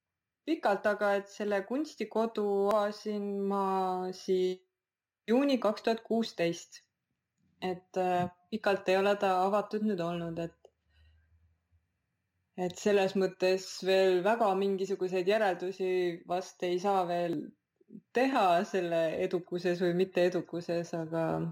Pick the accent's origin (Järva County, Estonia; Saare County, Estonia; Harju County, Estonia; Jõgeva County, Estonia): Jõgeva County, Estonia; Jõgeva; born there; kuna Jõgeva on minu sünnilinn ja siin on minu pere ja sugulased, et ja ma tunnen, et ma tahan elada seal, kus on kõik minu mälestused ja asjad, et siis ma olen selle linna valinud